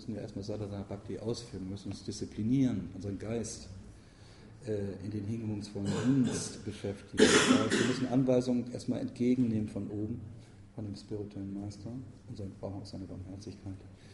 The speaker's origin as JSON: {"language": "German", "region": "Northern Germany", "country": "Germany", "said": "Ich komme aus Norddeutschland, Krabben und Schollen und Fische."}